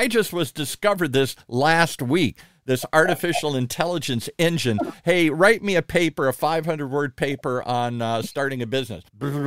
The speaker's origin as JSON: {"language": "English", "country": "Ireland", "said": "Because I'm Irish and Caitlin is an Irish name here. So that's why I want to spell it the traditional way. Caitlin's a very old Irish name here."}